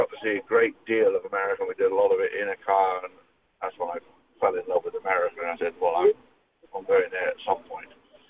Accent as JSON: {"language": "English", "region": "England", "country": "United Kingdom", "tie": "born or raised there", "said": "the village I grew up in England, which has about 11 people in it."}